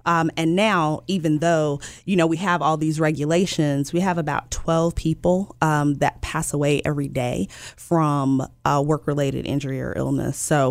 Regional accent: Byhalia, Mississippi, United States; I'm originally from Mississippi, a small town named Byhalia. Nobody's ever heard of it, probably, but it's not that far from Holly Springs or not far from Memphis.

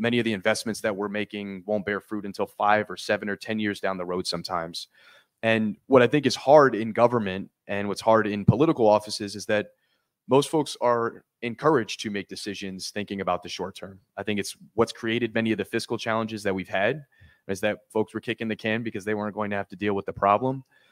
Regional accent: Connecticut, United States; just based on my experience growing up in Connecticut.

